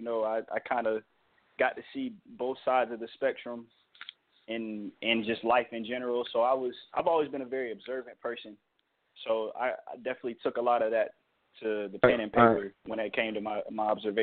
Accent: Jacksonville, Florida, United States; also born or lived in Lake City; I was born in Lake City, Florida. I was raised in Jacksonville.

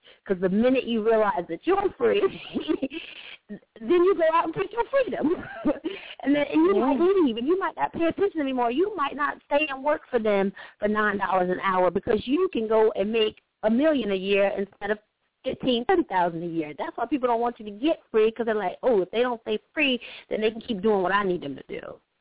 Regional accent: Atlanta, Georgia, United States; You know, I'm from Atlanta, and I'm loving … right now.

